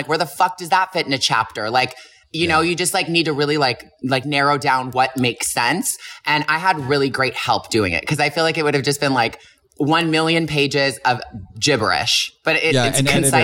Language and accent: English; Toronto, Ontario, Canada; I'm from Toronto going to a Catholic school, like, bitch, I need to get some creativity.